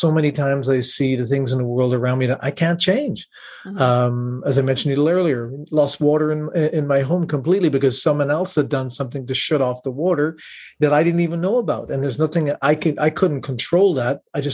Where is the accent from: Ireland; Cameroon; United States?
Ireland; I love the rain. I'm Irish.